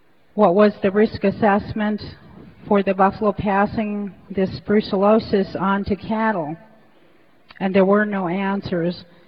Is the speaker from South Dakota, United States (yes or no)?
yes; South Dakota, United States; I'm a long way from home. I'm from South Dakota, and I've spent a lot of hard months in Yellowstone.